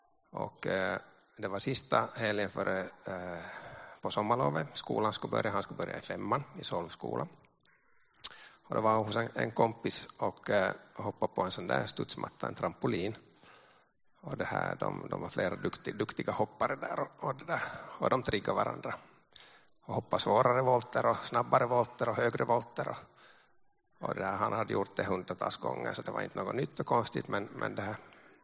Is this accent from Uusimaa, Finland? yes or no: yes; Uusimaa, Finland; Jag har varit frälst i 26 år, men jag har en äldre bror hemma i Nyland som det här inte frälst, och jag är inte från en kristen familj.